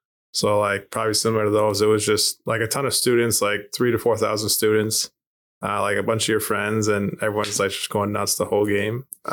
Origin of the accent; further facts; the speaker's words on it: Minnesota, United States; Like, I was played from Minnesota, that's where I'm from. So a lot of like friends and family came out